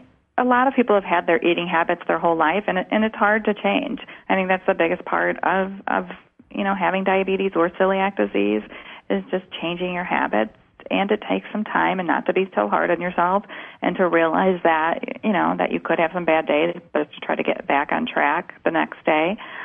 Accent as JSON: {"language": "English", "town": "Chicago", "region": "Illinois", "country": "United States", "said": "And I'm from Chicago, so we are, we have these cold winters, so that's perfect on a cold day."}